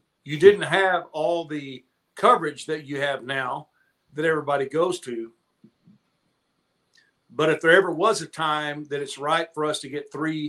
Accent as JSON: {"language": "English", "town": "Burnet", "region": "Texas", "country": "United States", "tie": "born or raised there", "said": "One of the things I remember when I grew up in Burnet, we had peewee football, which is for fifth and sixth grade."}